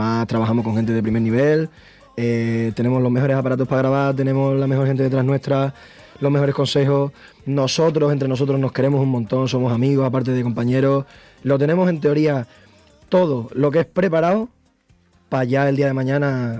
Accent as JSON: {"language": "Spanish", "region": "Extremadura", "country": "Spain", "said": "Los extremeños, yo es que soy también medio extremeño, entonces somos de campo."}